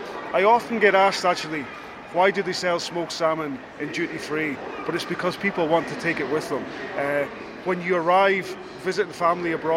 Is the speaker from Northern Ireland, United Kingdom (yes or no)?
no; Scotland, United Kingdom; Irish butter, even as a Scotsman, is the best in the world